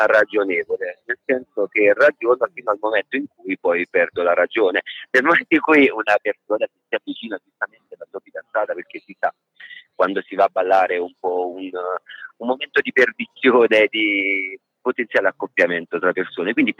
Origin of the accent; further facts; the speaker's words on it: Andretta, Campania, Italy; now in Naples, Italy; Provincia di Avellino, Andretta, il mio paese, però sono adattato da qualche anno alla vita partenopea.